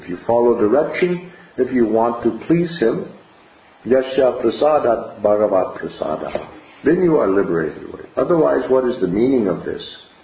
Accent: United States; I mean, I come from America, you know.

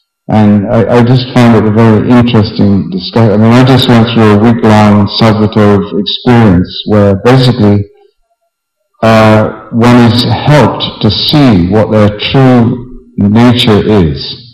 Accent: United Kingdom; Well, I'm from Britain. What do you expect?

